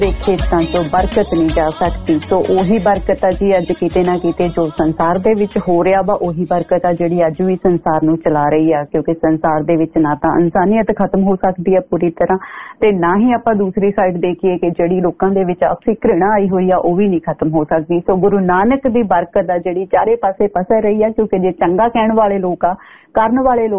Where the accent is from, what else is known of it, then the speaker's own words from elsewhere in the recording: Punjab, India; now in Brisbane, Australia; ਜਿਵੇਂ ਆਪਾਂ ਅਸੀਂ ਮਾਲਵੇ ਵਾਲੇ ਕਹਿ ਦਿੰਦੇ ਕਿ ਅੱਜ ਬੱਦਲਵਾਈ ਹੋਈ ਹੋਈ ਆ